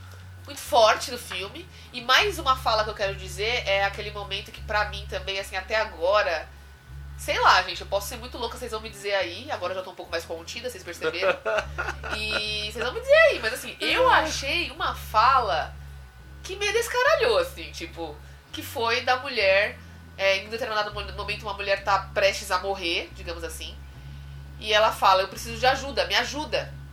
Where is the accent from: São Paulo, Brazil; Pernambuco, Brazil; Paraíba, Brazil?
São Paulo, Brazil; nasci em São Paulo, cresci em São Paulo, capital, centro de São Paulo